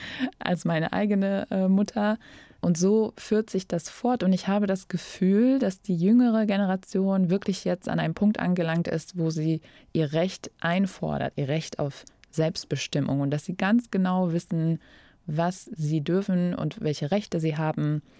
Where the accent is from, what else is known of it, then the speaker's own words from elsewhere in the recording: Afghanistan; German is a second language; now in Germany; von klein auf, seit meiner Kindheit in Afghanistan